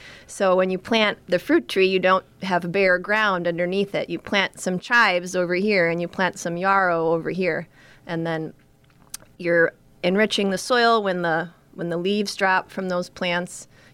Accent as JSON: {"language": "English", "town": "Woodstock", "region": "Illinois", "country": "United States", "tie": "born or raised there", "said": "I grew up in Woodstock."}